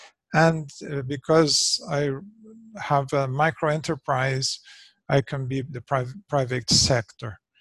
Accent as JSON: {"language": "English", "country": "Brazil", "second_language": "English", "said": "Since I'm from Brazil, I can be classified as Southern Hemisphere or South America, developing country"}